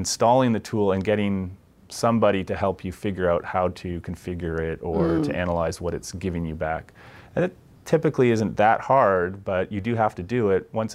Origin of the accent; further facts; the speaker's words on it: Canada; And I almost said Zed there. I'm Canadian, so.